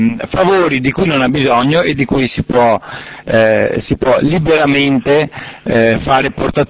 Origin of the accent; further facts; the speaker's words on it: Veneto, Italy; Noi non partecipiamo al voto perché siamo veneti, siamo orgogliosi di esserlo